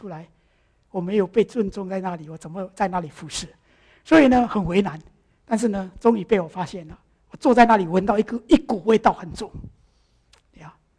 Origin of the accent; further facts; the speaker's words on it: Indonesia; 我曾经在印尼，因为我出生在印尼，在印尼长大